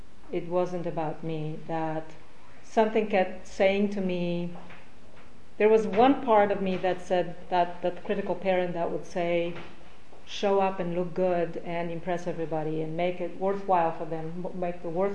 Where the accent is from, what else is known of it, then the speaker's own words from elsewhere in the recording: Poland; born there; English is a second language; I was born in Poland in 1964 to parents that struggled in their 20s through the World War II.